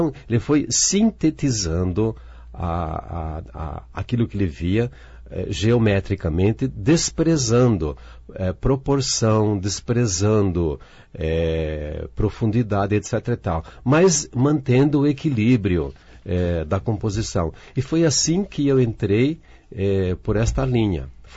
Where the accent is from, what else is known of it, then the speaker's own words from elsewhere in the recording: Urussanga, Santa Catarina, Brazil; born there; accent: catarinense; na região onde eu nasci, em Santa Catarina, a famosa Uruçanga, eles falam um pouco mais cantado. Mas como eu só morei em Uruçanga até os 3 anos de idade, e a partir dali os meus pais se transferiram para Francisco Beltrão.